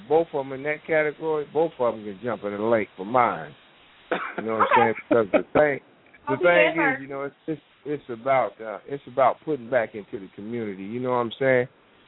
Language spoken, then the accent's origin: English; Dayton, Ohio, United States; I'm from Dayton, Ohio.